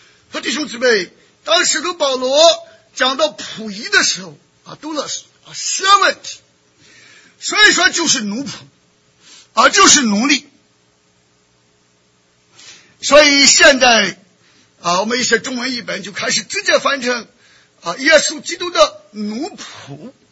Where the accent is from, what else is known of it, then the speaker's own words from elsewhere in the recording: China; now in United States; 因为我是中国人我们也不要觉得我们比中国人强，因为我在美国